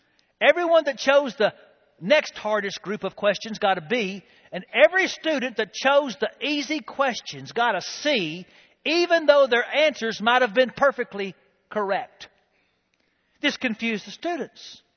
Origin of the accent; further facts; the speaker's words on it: United States; Some people don't love me because of the color of my skin. Some people don't love me because I'm an American. Some people don't love me because I'm a Christian.